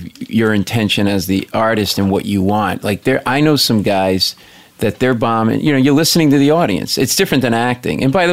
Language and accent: English; Providence, Rhode Island, United States; Providence, Rhode Island.